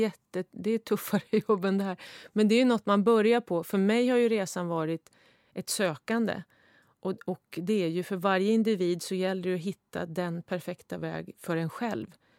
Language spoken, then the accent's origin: Swedish; Hudiksvall, Gävleborg County, Sweden; när jag växte upp i Hudiksvall, visste man ju inte ens om eller att det fanns något som hette självkänsla